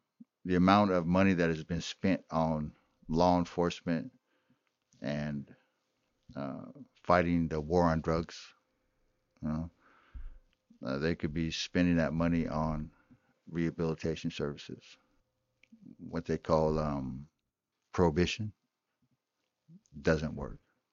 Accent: Weitchpec, California, United States; even though I grew up in Wishbeck and went to school here in Hoopa

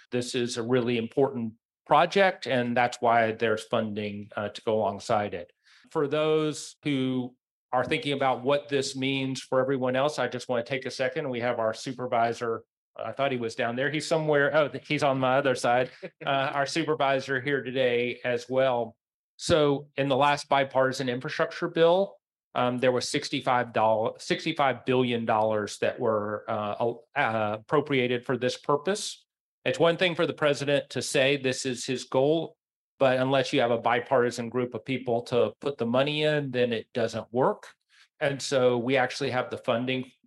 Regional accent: Chattanooga, Tennessee, United States; born there; I know how this can affect people because of the place where I come from. I was born in Chattanooga, Tennessee, and eventually became the mayor of that city.

